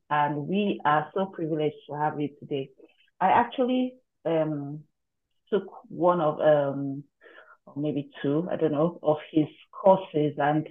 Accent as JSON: {"language": "English", "country": "Nigeria", "said": "I mean, I'm a Nigerian."}